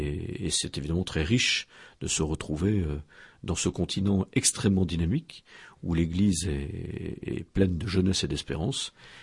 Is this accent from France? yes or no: no; Parakou, Borgou, Benin; born there; je suis né à Parakou, qui est aussi dans le nord du Bénin, et j'y étais baptisé.